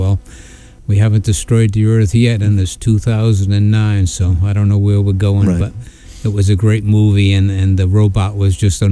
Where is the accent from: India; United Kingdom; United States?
United States; Tiverton, Rhode Island; And we grew up in Tiverton, Rhode Island, but Fall River, Massachusetts was the closest place where we went.